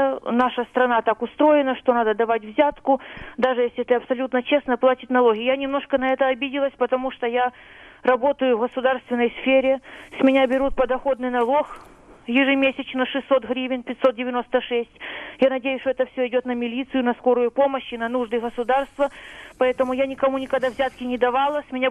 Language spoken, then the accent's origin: Russian; Kyiv, Ukraine; Я преподаватель физики из Киева, работаю в среднем учебном заведении